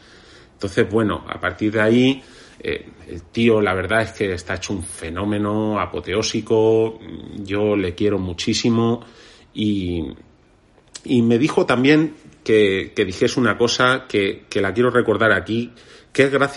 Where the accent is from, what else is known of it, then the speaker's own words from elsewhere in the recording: United States; Fíjate que yo soy estadounidense y lo digo mucho allí